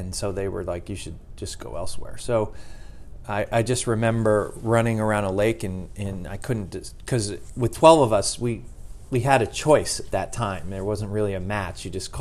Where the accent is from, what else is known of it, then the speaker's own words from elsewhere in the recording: East Coast, United States; I grew up in the East Coast.